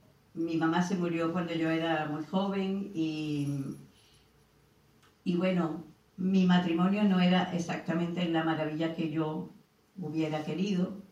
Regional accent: Spain; born there; moved away; Y me vine con mis niñas, con mi nietecita a España. Retorné a mi casa, a mi tierra. Yo nací aquí.

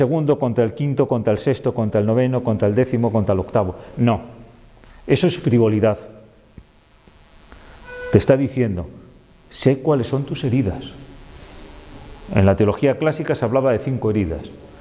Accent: Castile, Spain; Y más aquí, que somos castellanos viejos.

